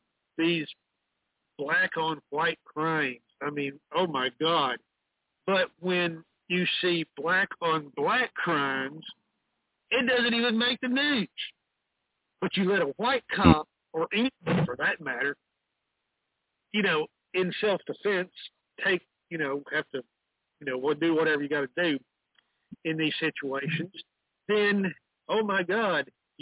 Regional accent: Texas, United States; And Southern, by the way. I was born and raised in Texas.

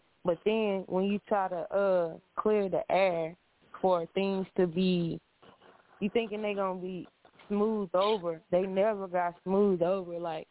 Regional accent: Texas, United States; And I said, no, I'm from Texas.

